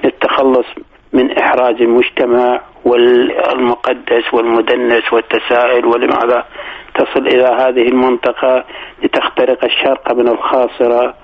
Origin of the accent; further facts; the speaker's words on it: Iraq; أنا لأني جنوبي